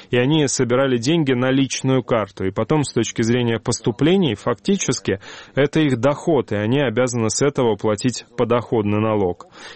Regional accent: Mykolaiv, Mykolaiv Oblast, Ukraine; Если это мой родной город Николаев

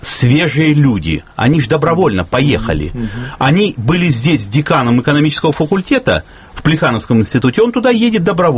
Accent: Krasnoyarsk, Krasnoyarsk Krai, Russia; Новосибирск на самом деле, хотя я вот из Красноярска хочу сказать, что влияние новосибирского центра, оно двоякое, оно не чисто сибирское.

